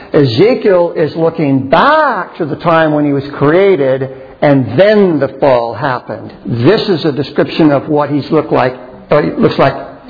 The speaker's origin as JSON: {"language": "English", "town": "San Antonio", "region": "Texas", "country": "United States", "tie": "born or raised there", "said": "I grew up in San Antonio, Texas, and we used to chase armadillos."}